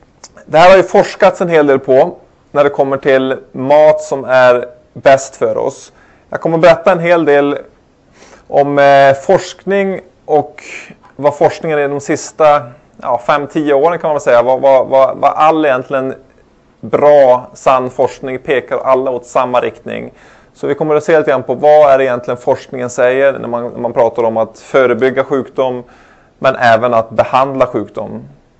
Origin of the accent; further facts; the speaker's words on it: Norrland, Sweden; accent: Norrland; Som sagt, uppe från Norrland så är det någon som har svårt att förstå vad jag säger. Så är det kanske för att jag har lite norrländska drag.